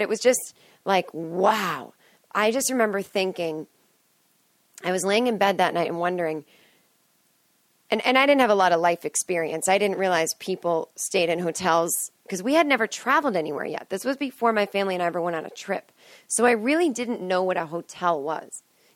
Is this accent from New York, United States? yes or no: no; Massachusetts, United States; I remember thinking one time growing up in Massachusetts in the winter, the power went out.